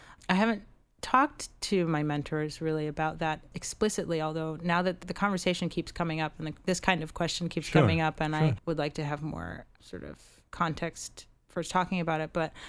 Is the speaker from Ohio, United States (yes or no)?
no; New York, United States; growing up in New York and where I grew up specifically in the Lower East Side, being around a diverse group of people